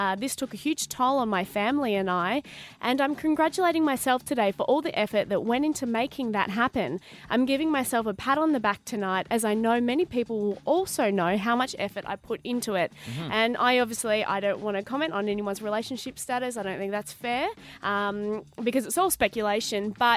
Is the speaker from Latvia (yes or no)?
no; Melbourne, Victoria, Australia; I'm from Melbourne.